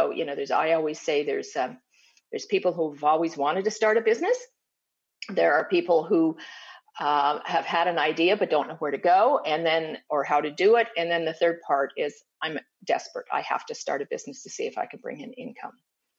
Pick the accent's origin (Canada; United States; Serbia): Canada; And I'm from Canada, and Canada does not have that type of data.